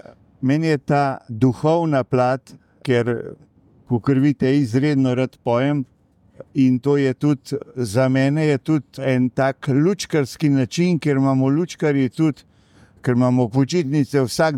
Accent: Mengeš, Central Slovenia, Slovenia; iz Mengša

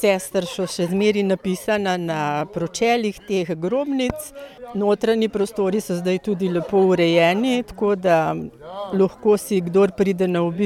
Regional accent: Šenčur, Upper Carniola, Slovenia; jaz sem doma iz Šenčurja

